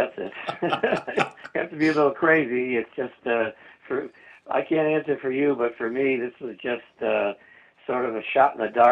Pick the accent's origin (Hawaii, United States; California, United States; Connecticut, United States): Connecticut, United States; Waterbury; Well, my background quickly is I'm from Waterbury, Connecticut. I grew up in Waterbury, and after Columbia Law School, came back, practiced law